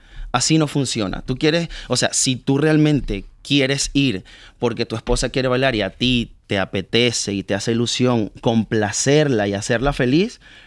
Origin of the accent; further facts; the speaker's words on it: Venezuela; Yo soy de Venezuela.